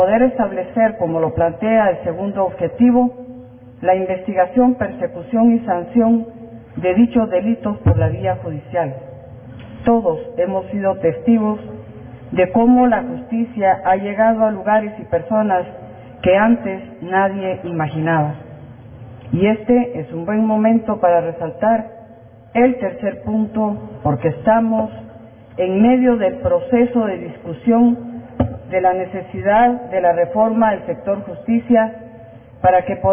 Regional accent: Guatemala; somos los guatemaltecos los únicos responsables de llevar a cabo esta titánica tarea

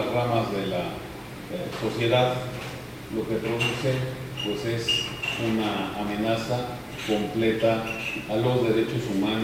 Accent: Mexico; Yo siempre digo que en mi país, en México, avanzamos hacia un tipo de feudalismo nuevo.

